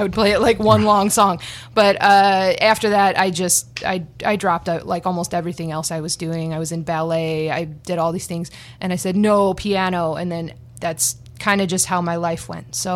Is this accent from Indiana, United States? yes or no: yes; Highland, Indiana, United States; I grew up in Highland, Indiana. I went to Highland High School